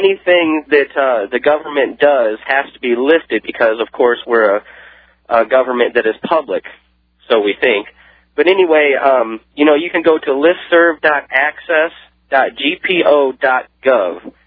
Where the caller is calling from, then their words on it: Crown Point, Indiana, United States; Crown Point, Indiana, Alex.